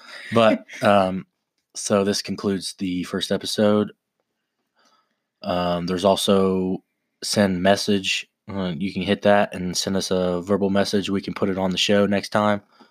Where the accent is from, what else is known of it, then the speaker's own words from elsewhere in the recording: Laurel, United States; I'm from Laurel.